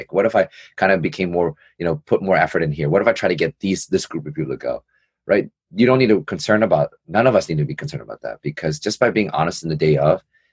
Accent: New York City, New York, United States; Because I definitely feel like when I grew up in New York City, the majority of people who I got into a lot of issues with were other Asian American men who want to tear me down.

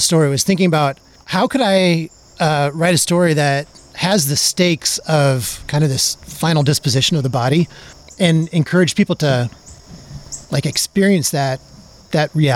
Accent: South Dakota, United States; He grew up in Pine Ridge Reservation in South Dakota. It's my home state.

